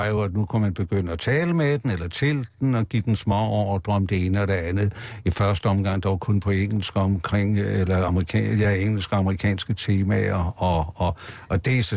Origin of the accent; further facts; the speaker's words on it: Copenhagen, Capital Region of Denmark, Denmark; jeg er cyklist, jeg er københavner